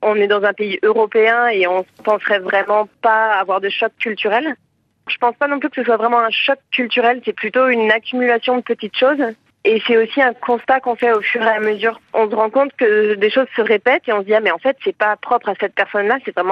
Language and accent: French; France; moved away as an adult; now in Berlin, Germany; C'est le récit de mon expatriation, pourquoi j'ai quitté la France, puis ma découverte de tout plein de choses qui m'ont surprise au fur et à mesure quand je me suis installée à Berlin.